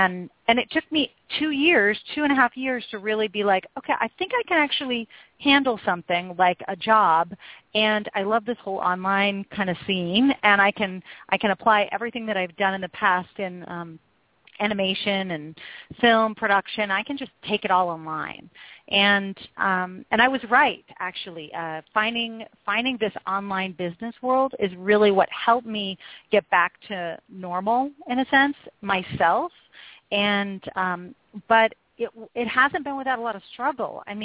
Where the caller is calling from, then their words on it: Seattle, Washington, United States; I'm calling in from Seattle, and it is unusually dry today.